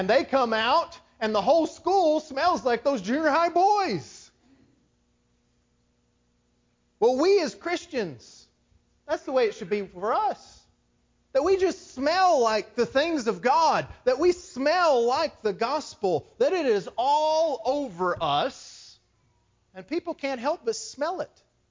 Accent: Texas, United States; For me, growing up in West Texas, it was the feed lots

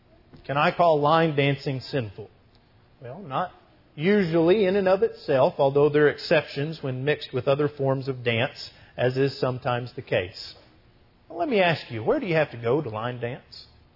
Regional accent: Texas, United States; But between growing up in Texas, marrying a girl from Nashville, and the Cowboy B Show

